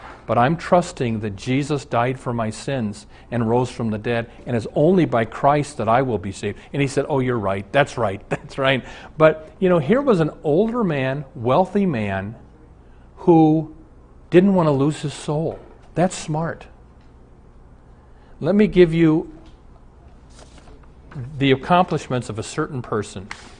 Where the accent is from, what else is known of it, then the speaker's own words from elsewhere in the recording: Omaha, Nebraska, United States; So some years ago, I wrote him a letter. I'm from Omaha. He's in Omaha.